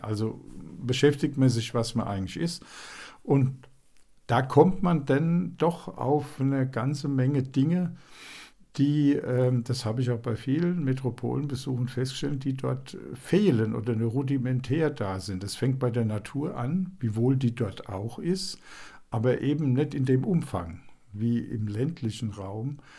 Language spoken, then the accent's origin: German; Alzey, Rhineland-Palatinate, Germany; Also das habe ich früher in Alzey schon gemacht, wo ich aufgewachsen bin.